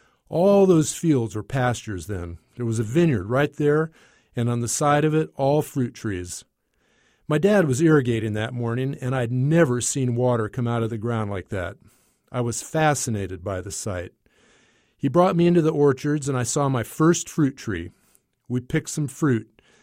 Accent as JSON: {"language": "English", "country": "Mexico", "tie": "born or raised there", "lives_now": "United States", "said": "A lot of people from my hometown in Mexico lived around this area."}